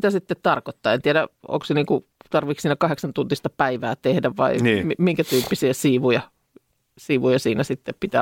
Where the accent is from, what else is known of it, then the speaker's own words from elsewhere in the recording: Lahti, Päijät-Häme, Finland; silloin kun käytiin, niin junalla tultiin Lahdesta.